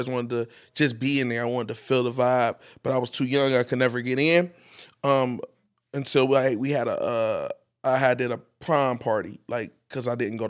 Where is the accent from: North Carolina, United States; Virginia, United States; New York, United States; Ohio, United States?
Ohio, United States; Akron; I'm from Akron. I'm from Akron, Ohio. West Side, my trash go out on the Thursday. You feel me? So, yeah, I'm a West Side boy, man. Yeah. Born and raised, still stay in Akron, actually. Like, I'm an Akron native.